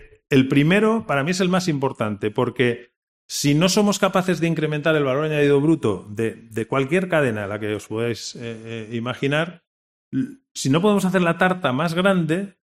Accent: Aragon, Spain; Valencia por los cítricos, mi tierra Aragón por el porcino.

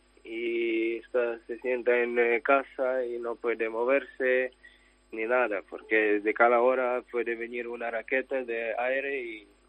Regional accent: Ukraine; Spanish is a second language; que lo Putin entró en mi país ya casi 9 años

